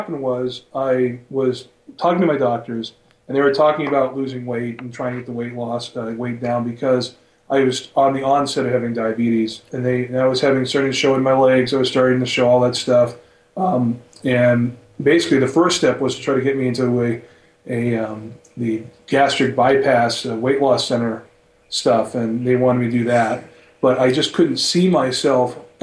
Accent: Maine, United States; moved away as an adult; I'm originally from Maine. I was born there. I lived there 23 years. And then I moved to Massachusetts for work, basically.

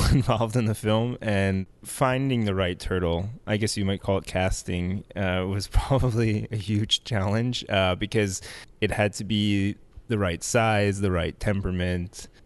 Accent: New York, United States; Growing up in New York, I noticed that people here are a little bit more calm.

